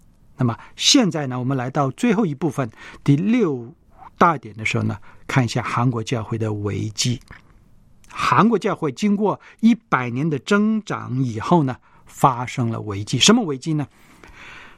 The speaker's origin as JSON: {"language": "Chinese", "country": "China", "said": "我们中国人在普通话的口语里面"}